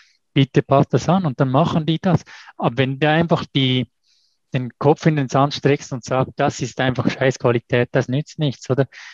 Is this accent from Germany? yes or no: no; Switzerland; als Schweizer oder als Schweizer Unternehmen, wir sind in den Kinderschuhen